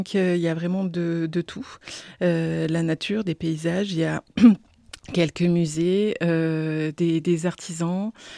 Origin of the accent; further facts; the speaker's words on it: Nouvelle-Aquitaine, France; born there; Je suis née dans la Vienne, oui, en Sud-Vienne, vers Valence du Poitou.